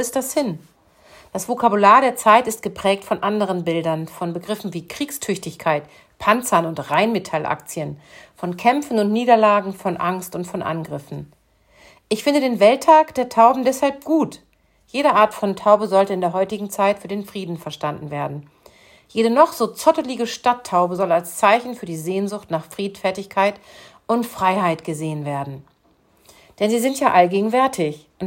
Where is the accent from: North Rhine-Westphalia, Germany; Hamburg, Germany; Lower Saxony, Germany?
Lower Saxony, Germany; Hameln; born there; Und das ist als gebürtige Hamelnerin schon eine Ansage.